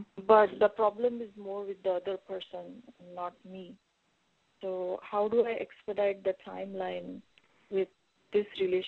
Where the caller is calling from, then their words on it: California, United States; Hi, Monsieur. … I'm speaking from California.